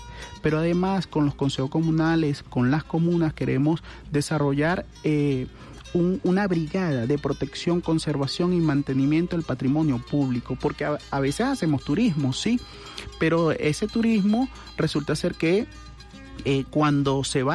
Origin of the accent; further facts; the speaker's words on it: Caracas, Capital District, Venezuela; ¿Qué nos identifica como caraqueños? ¿Qué nos identifica como catedraleños? ¿Qué nos identifica como venezolanos?